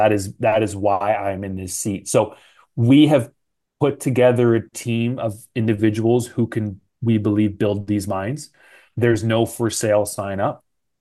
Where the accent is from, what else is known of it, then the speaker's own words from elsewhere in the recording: Canada; as a Canadian myself